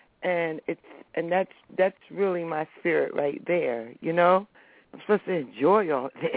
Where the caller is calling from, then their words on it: New Jersey, United States; I'm calling from New Jersey.